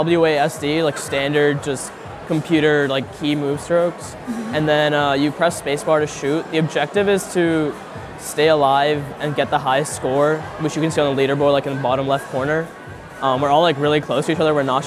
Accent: Mumbai, Maharashtra, India; I'm from Mumbai, India, and I also plan on concentrating in CS. I'm a freshman.

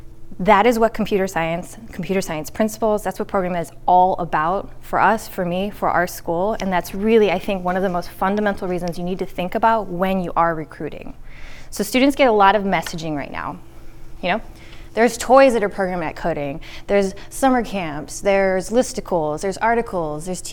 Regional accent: California, United States; I grew up in the Bay Area, so we were living in what was the rest of the country's future, in a sense.

